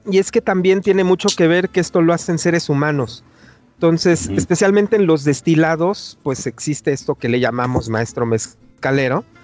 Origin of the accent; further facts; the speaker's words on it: Mexico; como mexicanos somos la mezcla de los dos, ¿no?